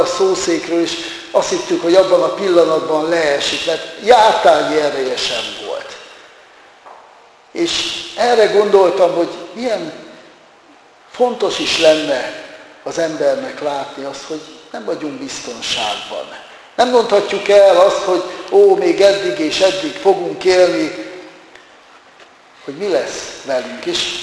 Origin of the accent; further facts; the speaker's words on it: Nyírvada, Szabolcs-Szatmár-Bereg, Hungary; ő az én szülőfalumban Nyírvadán szolgált, és hát gyerekkoromtól kezdve ismertem